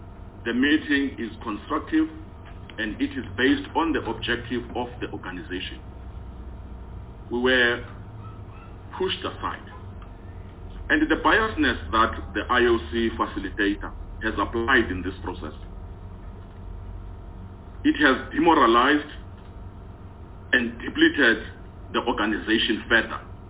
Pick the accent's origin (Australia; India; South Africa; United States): South Africa; what we were intending to achieve as South African in terms of reshaping and reorganizing our organization for the better of all the South Africans who participate in sport